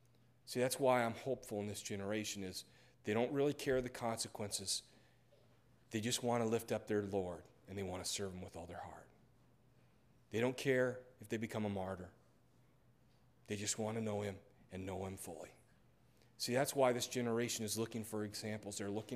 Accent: Nebraska, United States; church where I grew up in western Nebraska. I mean, you think Wilson's small. You need to come to my hometown. literally, western Nebraska, where the deer and the antelope roam.

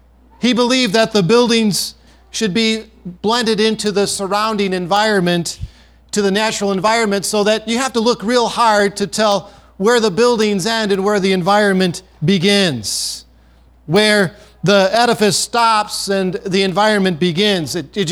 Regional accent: Union Grove, Wisconsin, United States; I grew up in Union Grove, Wisconsin, not too far from Racine, and the famous Johnson's Wax Company is located in Racine, Wisconsin.

